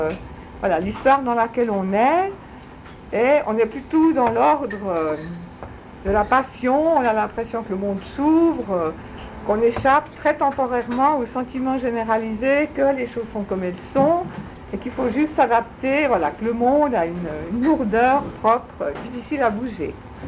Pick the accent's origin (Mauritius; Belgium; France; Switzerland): Switzerland; Geneva; Je suis née en 1945 à Genève, de père et de mère genevois. Un père-fils d'émigrés uranais, si on peut dire, petit-fils d'émigrés uranais, prof au collège